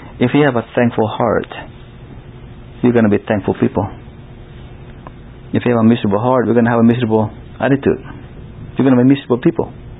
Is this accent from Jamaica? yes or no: no; Mexico; also born or lived in California; now in Baltimore, United States; I'm from Mexico. Moved to California. Came to Baltimore.